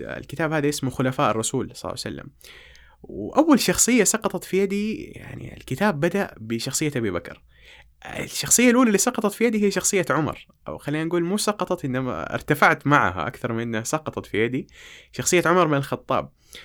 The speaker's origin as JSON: {"language": "Arabic", "town": "Jeddah", "region": "Makkah Province", "country": "Saudi Arabia", "tie": "born or raised there"}